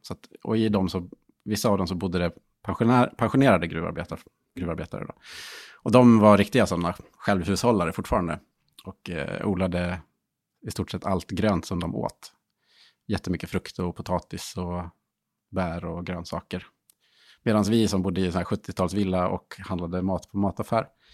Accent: Falun, Dalarna County, Sweden; Jag är uppvuxen i Falun. Som bergsmansbygd

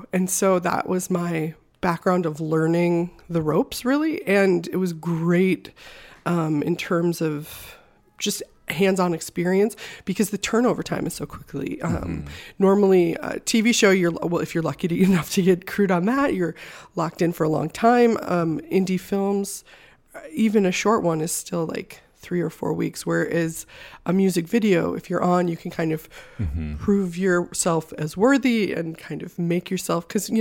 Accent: Wisconsin, United States; now in Los Angeles, United States; so I moved out here with no plan from Wisconsin. I just knew I was going to move to LA or New York, and I'm from the Midwest, so I was done with snow.

